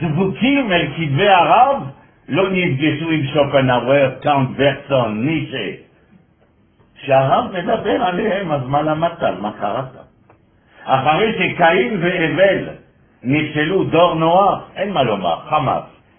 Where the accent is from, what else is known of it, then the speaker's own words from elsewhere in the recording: France; Hebrew is a second language; גדלנו בשמאל הקיצוני בצרפת